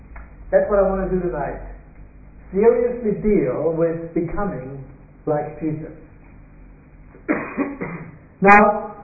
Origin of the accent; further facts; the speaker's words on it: Austria; I'm from Austria.